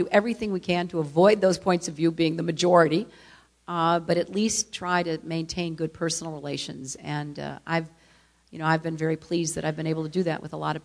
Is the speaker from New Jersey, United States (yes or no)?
no; New York, United States; And speaking as a New Yorker, speaking as someone who represents, you know, our great immigrant tradition, it would cause havoc in my city